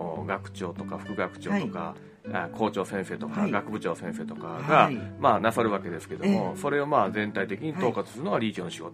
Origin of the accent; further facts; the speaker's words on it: Mie, Japan; moved away as an adult; also born or lived in Osaka; now in Kyoto, Japan; 本籍は京都ですけども、まあ、生まれは大阪で育ちは三重県で、学生時代以降はずっと京都という、そういう生活ですね。